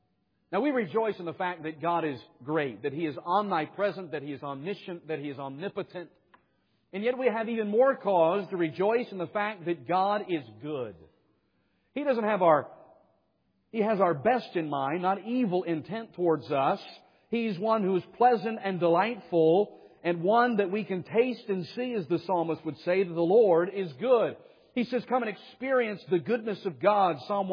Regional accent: Smoky Mountains, United States; I grew up in the Smoky Mountains, beautiful ones.

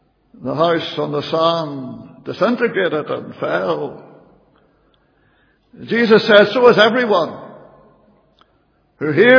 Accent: Lurgan, Northern Ireland, United Kingdom; And I was brought up in Lurgan.

